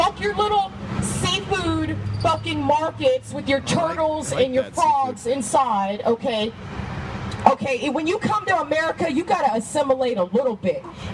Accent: Los Angeles, California, United States; we have a Chinatown in my hometown of Los Angeles.

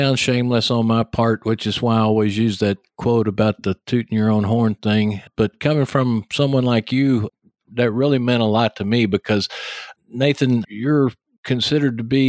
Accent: Texas, United States; accent: Texas; You can tell that by her accent as she introduces the show, and then my Texas accent comes on there.

